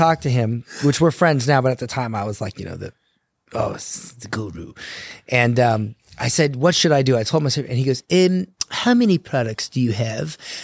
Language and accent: English; Florida, United States; I'm from Florida. I'm stubborn. It was bred into me, you know?